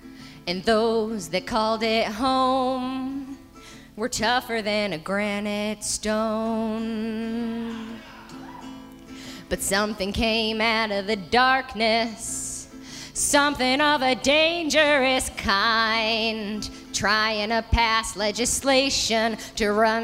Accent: New Hampshire, United States; I was born and raised in the North Country. I reside in Whitefield

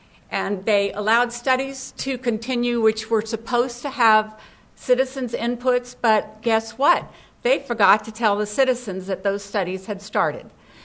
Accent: Sugar Hill, New Hampshire, United States; I'm from Sugar Hill.

